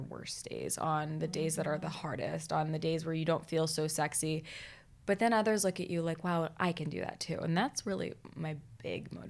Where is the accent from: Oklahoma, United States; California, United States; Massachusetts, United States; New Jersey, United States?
Massachusetts, United States; Boston; So I'm from Boston.